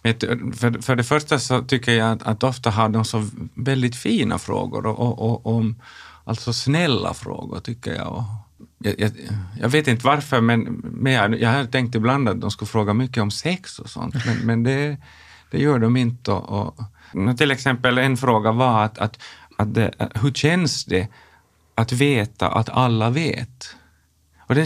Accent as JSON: {"language": "Swedish", "town": "Nykarleby", "region": "Ostrobothnia", "country": "Finland", "tie": "born or raised there", "said": "Det fanns ju människor också där i min hemstad som man anade att vara homosexuella."}